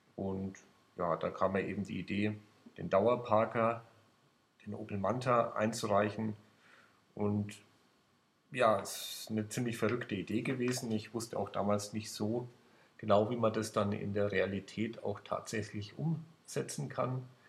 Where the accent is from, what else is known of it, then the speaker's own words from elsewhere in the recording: Würzburg, Bavaria, Germany; born there; Ich wurde 1974 in Würzburg geboren.